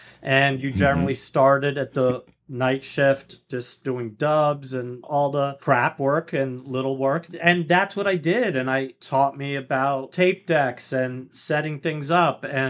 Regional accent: New York City, New York, United States; I'm born and raised in New York City, so everything I'm about to say happened in New York.

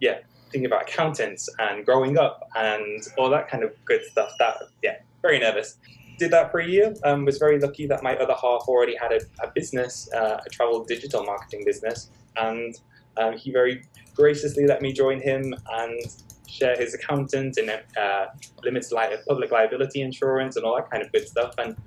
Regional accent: Liverpool, North West England, United Kingdom; now in London, United Kingdom; I started up at a regional theatre in my hometown in Liverpool

